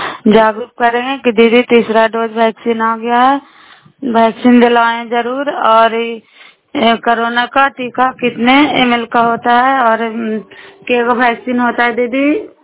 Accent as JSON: {"language": "Hindi", "region": "Bihar", "country": "India", "said": "नालंदा जिला कराई ब्लॉक की निवासी हूँ"}